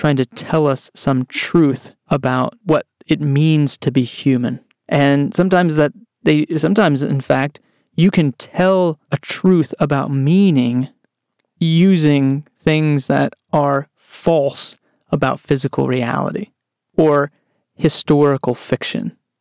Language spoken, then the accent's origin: English; Texas, United States; I grew up in Texas and had visited several times growing up the Alamo.